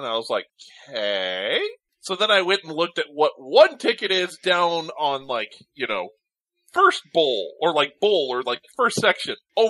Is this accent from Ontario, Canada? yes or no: no; Winnipeg, Manitoba, Canada; I'm from Winnipeg, you idiot!